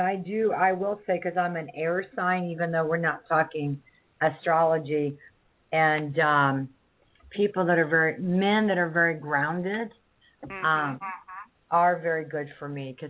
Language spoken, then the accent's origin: English; Midwest, United States; And, of course, I'm from the Midwest, so that's just how we did it.